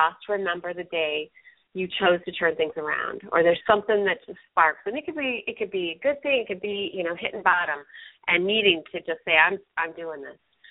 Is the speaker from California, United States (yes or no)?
no; Ohio, United States; you know, I'm from Ohio, and we have had just one heck of a crazy wet spring and summer, and it just kept going. And so, you know, we moved to Florida